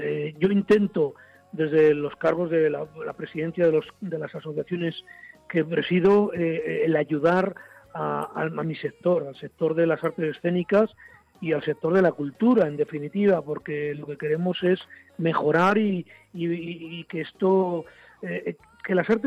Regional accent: Ermua, Basque Country, Spain; Yo fundé un taller de teatro en mi pueblo, en Ermua, en el País Vasco

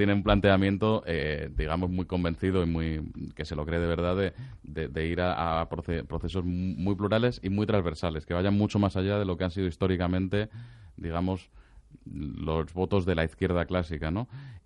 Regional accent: Madrid, Community of Madrid, Spain; los que somos de Madrid pues ya estamos curados del panto

